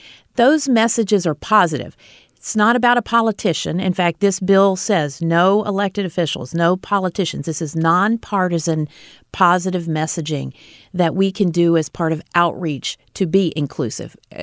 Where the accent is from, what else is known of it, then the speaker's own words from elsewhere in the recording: Virginia, United States; I grew up participating in Southwest Virginia on the Great Boycott.